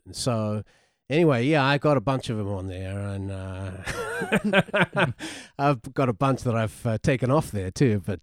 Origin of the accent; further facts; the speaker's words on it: London, United Kingdom; I grew up in London in really in the 60s.